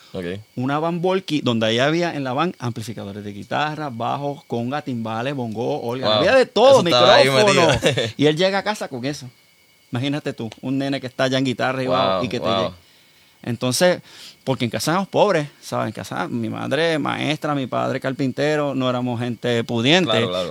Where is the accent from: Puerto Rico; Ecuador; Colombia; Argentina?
Puerto Rico; Aguadilla; Sí, yo nací en Aguadilla, okay. Soy del barrio Camaselle.